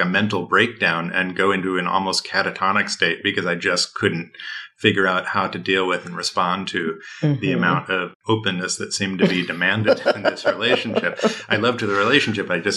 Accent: Midwest, United States; I mean, I am from the Midwest

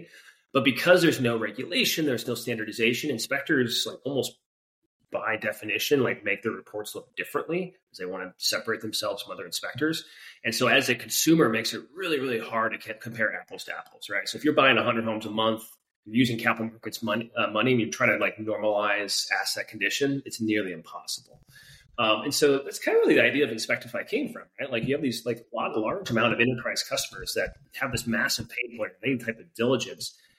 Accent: Iowa, United States; No, I'm from middle America. I'm from Iowa originally, but I told myself growing up I had to have oceans and or mountains

